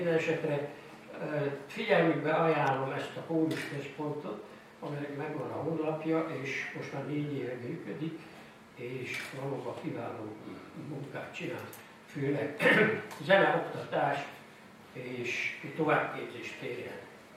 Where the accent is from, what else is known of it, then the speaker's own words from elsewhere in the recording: Pomáz, Pest, Hungary; Ezt én Pomázon származom, és náluk ez volt a tradíció, hogy ott írta